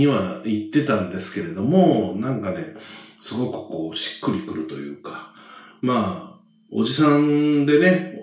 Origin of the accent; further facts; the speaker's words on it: Kyoto, Japan; まあ、僕は京都ですけど、